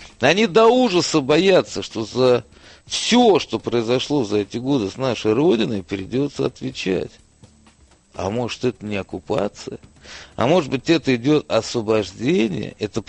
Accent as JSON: {"language": "Russian", "country": "Ukraine", "said": "Я люблю мой украинский народ, своих предков, свою культуру. Я украинец."}